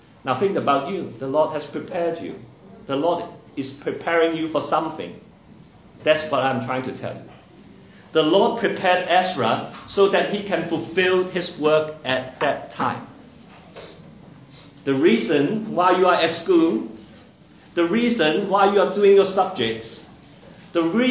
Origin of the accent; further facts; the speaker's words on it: Hong Kong; now in Australia; Now, I was not born in Australia. I was from Hong Kong. Even I came to Australia, I was not in Auburn. I was in somewhere else.